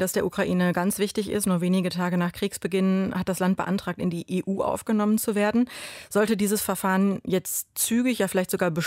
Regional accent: Germany; Gleichzeitig gibt es ebenso wie bei uns in Deutschland, auch bei Ihnen in Österreich, schon eine jahrelange Diskussion

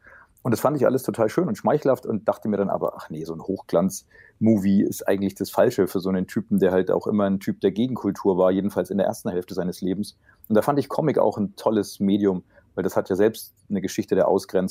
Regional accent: West Germany, Germany; Ich bin zwar im Westen aufgewachsen

